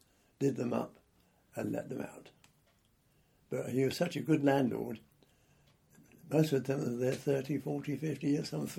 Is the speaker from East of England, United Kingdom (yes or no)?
no; Brockley, London, United Kingdom; also born or lived in Peckham; I was born in Peckham, St Mary's Road, and that would be on July the 28th, 1926. 6 months later, I moved to Wickham Road, Brockley, and moved into number 49 Wickham Road with my parents, my elder sister, and we lived there.